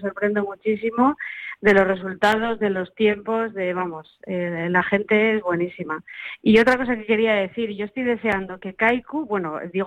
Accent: Lekeitio, Basque Country, Spain; ¿Saca trainera en mi pueblo, en Lekeitio, y yo no voy a estar?

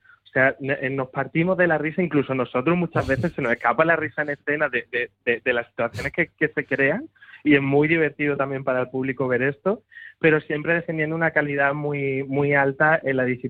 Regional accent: Andalusia, Spain; Sí, somos andaluces casi toda la compañía.

